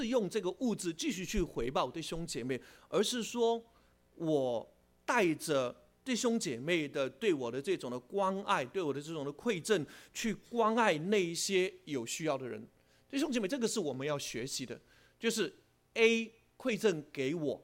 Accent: China; 特别是在我们中国人的文化里面呢，这个很敏感的

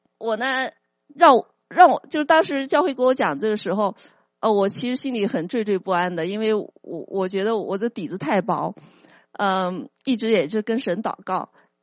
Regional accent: Nanjing, Jiangsu, China; 我奶奶啊，我们家其实是南京的。

